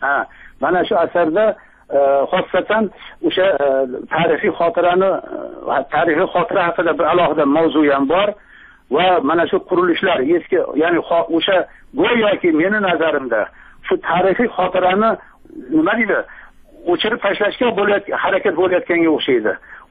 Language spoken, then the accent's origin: Uzbek; Kokand, Fergana Region, Uzbekistan; U men o'zim mana Qo'qonlikman, Qo'qon atrofidagi qishloqlarda turaman. U yerda ko'p qarindoshlarimiz bor.